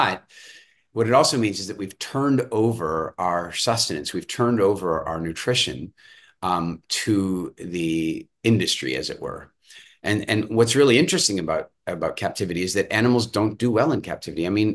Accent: Canada; also born or lived in South Africa; I'm originally from Canada, South Africa, but then Canada.

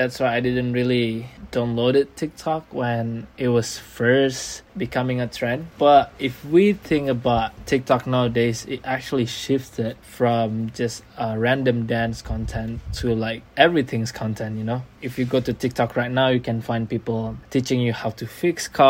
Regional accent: Indonesia; I'm from Indonesia.

